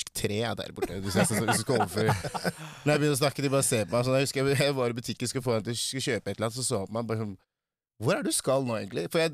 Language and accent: Norwegian; Nigeria; now in Norway; i Nigeria har vi liksom 300 pluss språk, da. Ikke dialekter, men språk, så du kan tenke deg, da. Så, men der jeg kommer fra er, ja, det er ikke verdens navel, der jeg kommer fra.